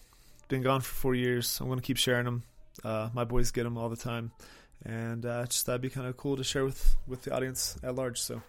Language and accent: English; Florida, United States; But growing up in Florida, we would always go to the beach and we'd play in the waves and stuff